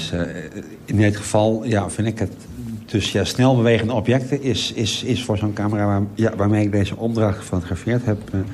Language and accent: Dutch; Friesland, Netherlands; born there; Ik ben geboren in Friesland.